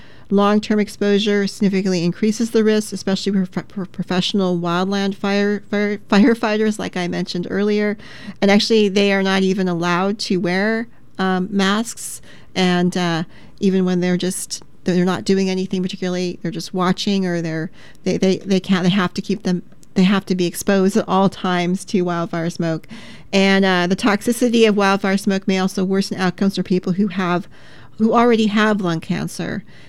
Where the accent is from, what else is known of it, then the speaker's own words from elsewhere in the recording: Tri-Cities, Washington, United States; I grew up actually in Eastern Washington in the Tri-Cities, and of course it's desert there, you know, sagebrush and some grasses